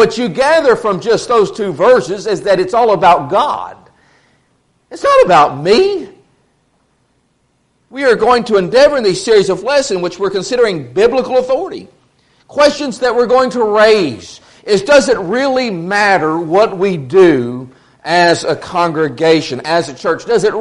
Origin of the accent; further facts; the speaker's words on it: Burkeville, Texas, United States; I'm from Burkeville, Texas. I don't know if you get any more simple than that.